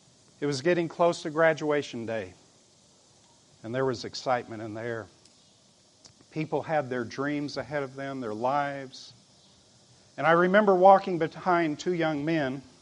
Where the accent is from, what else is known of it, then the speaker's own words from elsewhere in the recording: Tulsa, Oklahoma, United States; I stopped by my hometown of Tulsa, Oklahoma.